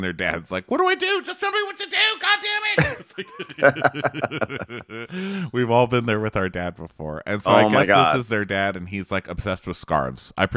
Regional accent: El Paso, Texas, United States; I'm from El Paso, Texas, which we call Mexis because it's 80% Hispanic, you know? So I grew up with people from Mexico

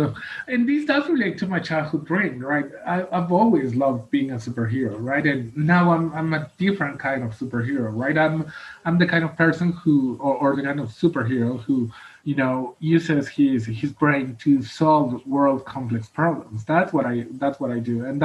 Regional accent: Vancouver, British Columbia, Canada; the housing crisis and the homelessness crisis in my hometown in Vancouver is just as bad as, I think, in Seattle

